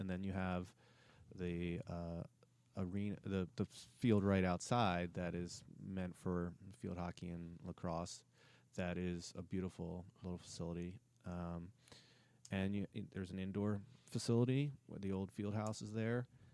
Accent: Newark, Delaware, United States; Another one that's interesting to me, just because I grew up in Newark, Delaware

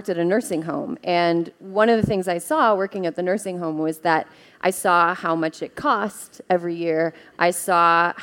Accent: Wisconsin, United States; especially in my home state, Wisconsin.

